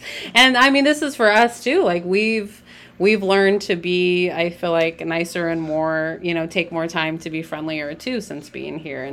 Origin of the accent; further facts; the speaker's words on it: Turlock, California, United States; growing up in Turlock, it used to be a lot smaller and, you know, we knew everyone on our street.